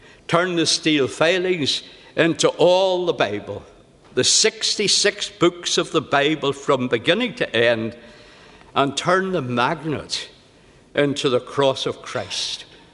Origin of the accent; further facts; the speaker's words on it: Belfast, Northern Ireland, United Kingdom; When I was a wee boy growing up in Belfast many years ago, feels like hundreds of years ago